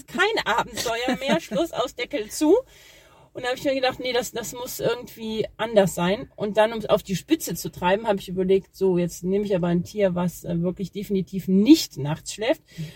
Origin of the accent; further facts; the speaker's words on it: Sankt Augustin, North Rhine-Westphalia, Germany; now in Rhineland-Palatinate, Germany; Ja, ich komm aus St. Augustin und genau.